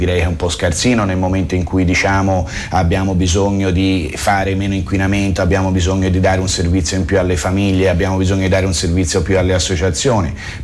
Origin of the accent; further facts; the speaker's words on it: Florence, Tuscany, Italy; Siamo fiorentini, diciamocelo.